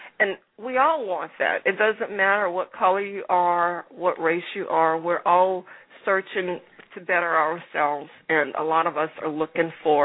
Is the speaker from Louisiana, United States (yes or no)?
yes; New Orleans, Louisiana, United States; now in Houston, United States; Well, I'm from New Orleans, and New Orleans is a melting pot. I live in Houston. Houston is rather a melting pot. Well, I live in the Houston metro area.